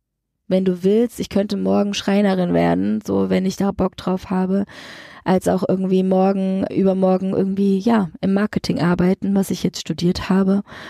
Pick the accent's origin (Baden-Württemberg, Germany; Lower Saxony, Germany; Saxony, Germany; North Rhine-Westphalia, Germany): Baden-Württemberg, Germany; Freiburg; bin 35 Jahre alt, bin gebürtige Freiburgerin, lebe auch wieder hier in der Heimat.